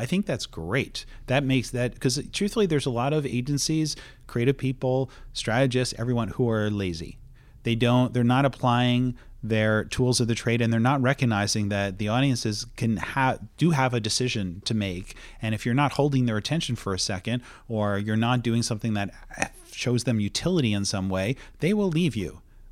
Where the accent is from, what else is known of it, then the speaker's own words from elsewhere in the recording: United States; I grew up in the States, and I worked in the ad agency world in the States